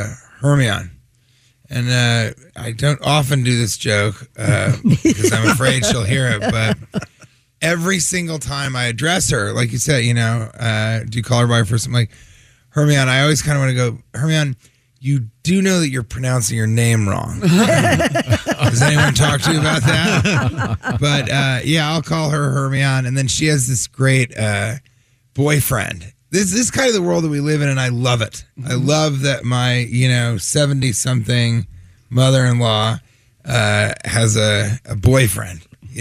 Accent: Denver, Colorado, United States; now in New York City, United States; Yeah, I am

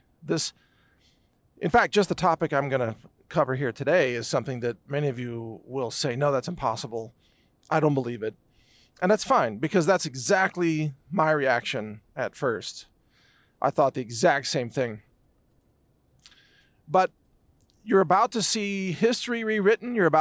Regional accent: United States; and look, I'm an American. I love my country.

